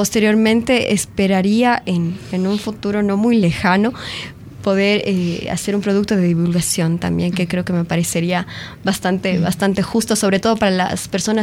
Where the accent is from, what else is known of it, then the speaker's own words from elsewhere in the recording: Ecuador; una realidad que no solamente lo vivimos nosotros como ecuatorianos, sino varios países de América Latina